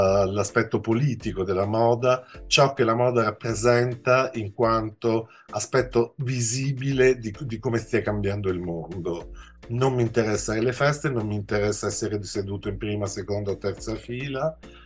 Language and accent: Italian; Rome, Lazio, Italy; born there; now in Milan, Italy; perché sono nato a Roma e poi sono venuto a Milano